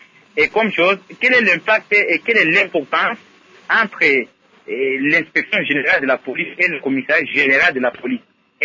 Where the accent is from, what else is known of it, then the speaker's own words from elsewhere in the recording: DR Congo; Merci que ce sommet soit la bienvenue ici chez nous au Congo, particulièrement à nous, le peuple congolais.